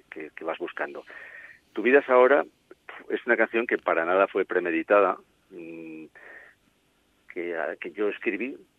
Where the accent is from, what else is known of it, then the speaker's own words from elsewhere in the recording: Zaragoza, Aragon, Spain; yo soy de Zaragoza